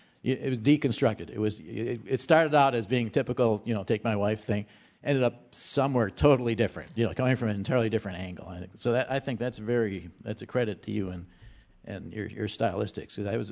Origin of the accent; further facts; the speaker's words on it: Milwaukee, Wisconsin, United States; Milwaukee. I grew up in Milwaukee.